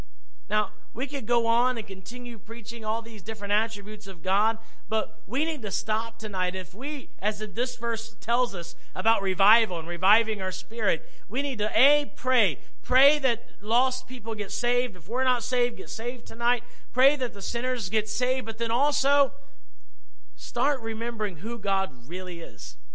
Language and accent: English; Jacksonville, Florida, United States; born there; I was born, Jacksonville, Florida, and there were 11 girls born the same day in Riverside Hospital.